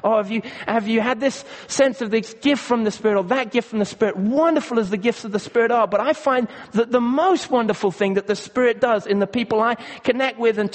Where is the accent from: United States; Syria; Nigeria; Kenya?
Kenya; now in United Kingdom; and we grew up together in Kenya